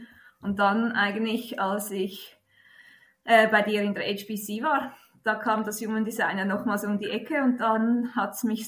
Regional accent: Switzerland; German is a second language; Man hört's, ich bin nicht Muttersprachlerin Deutsch, ich komme aus der Schweiz.

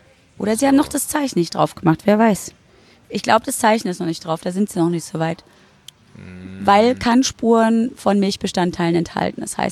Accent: Berlin, Germany; born or raised there

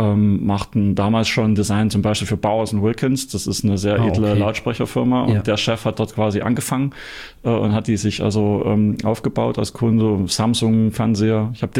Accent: Saxony, Germany; Ich stamme ursprünglich aus dem Erzgebirge und war dann danach ein Jahr in London zum Arbeiten.

